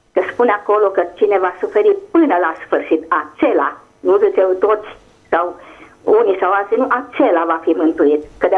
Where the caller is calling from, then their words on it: Arad, Arad County, Romania; din Arad.